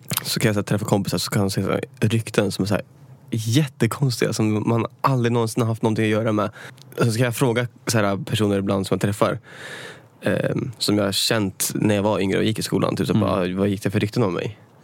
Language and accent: Swedish; Gryta, Västmanland County, Sweden; det jag växte upp i Gryta, okay. Önstad typ.